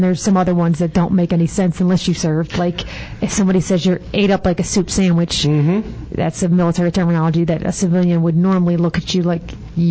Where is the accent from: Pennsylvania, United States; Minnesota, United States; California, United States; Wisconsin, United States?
Pennsylvania, United States; Philadelphia; accent: Philadelphia; I'm from Philly, if you can't tell by the accent.